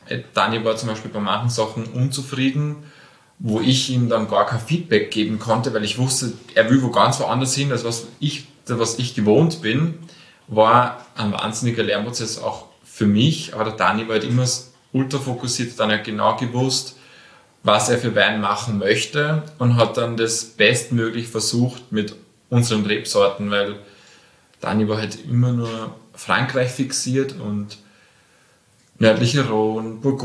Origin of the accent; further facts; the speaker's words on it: Spitz, Lower Austria, Austria; Also ich bin gebürtig aus der Wachau, bin in Spitz aufgewachsen, born and raised quasi am Beginn des Spitzer Grabens.